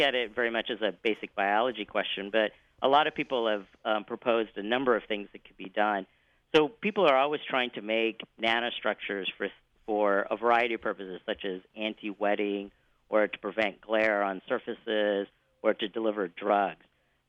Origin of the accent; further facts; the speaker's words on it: Texas, United States; I was 8 years old and I found a dead giant swallowtail in my yard where I grew up in Texas